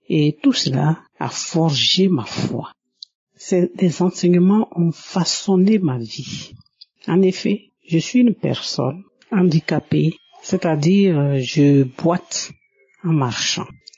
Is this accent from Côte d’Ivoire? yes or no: yes; Abidjan, Côte d’Ivoire; Je suis une Ivoirienne vivant à Abidjan